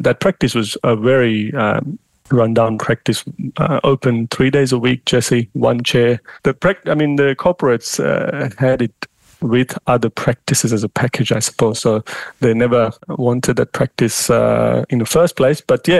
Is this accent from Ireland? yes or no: no; India; moved away as an adult; now in Australia; I was born and raised in India. I did my dental studies, a bachelor's degree in India. And then I wanted to explore the world, get global exposure. So I decided to come to Australia back in 2005.